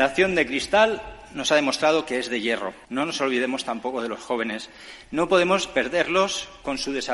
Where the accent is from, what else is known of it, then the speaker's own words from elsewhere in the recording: Valencian Community, Spain; Hoy me he alejado de mi tierra para venir al Senado porque creo que es la mejor forma de ayudar a mi pueblo, de dar visibilidad a los miles de voluntarios y de agradecer a toda España su solidaridad. Espero que se sumen al grito de Valencia